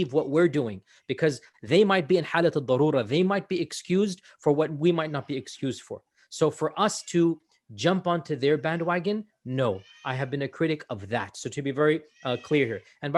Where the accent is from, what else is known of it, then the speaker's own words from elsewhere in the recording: United States; Look, I am an American born and raised here, and I have no other place to go.